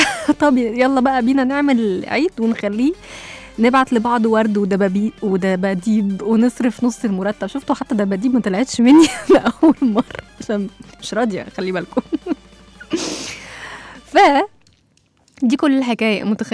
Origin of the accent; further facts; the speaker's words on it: Egypt; عشان انتوا عارفين احنا كمصريين بنحب نحط التاتش بتاعنا كده في وسطنا